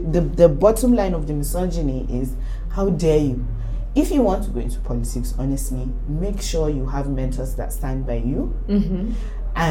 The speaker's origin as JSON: {"language": "English", "region": "Adamawa", "country": "Nigeria", "said": "My family back home is well known for, we're originally from Adamawa State, so, you know, we're well known for being scholars and, you know, professors and stuff like that."}